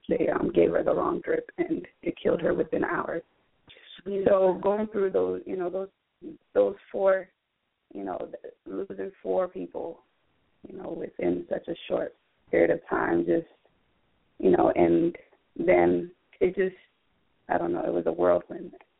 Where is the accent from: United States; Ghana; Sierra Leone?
Sierra Leone; growing up in Sierra Leone, growing up in the community, you know, like, for example, I always use myself. For example, my mother was a Christian and my father is a Muslim.